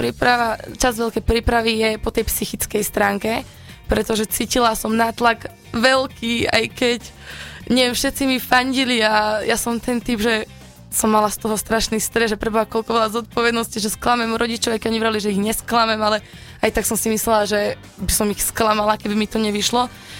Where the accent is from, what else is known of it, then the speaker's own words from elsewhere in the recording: Revúca, Banská Bystrica Region, Slovakia; u nás v Revúcej bol gala večer bojových umení a otcino ma tam zobral